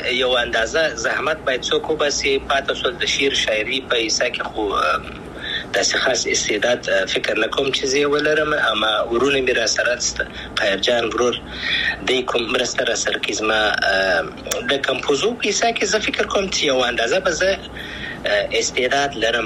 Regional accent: Afghanistan; اساسي مخکنی سوال افغانستان خو زما دی، زه افغان یم، انشاءالله بیا به افغانستان ته ولاړ سم

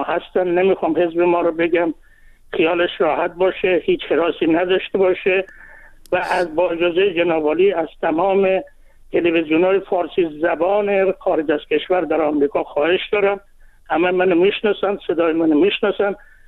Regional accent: Savadkuh, Mazandaran, Iran; از استان مازندران و سوادکو.

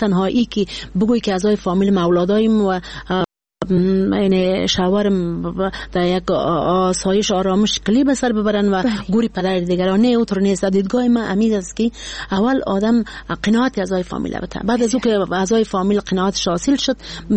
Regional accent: Badakhshan, Afghanistan; ما یک کسی هستم که از بدخشان هستم

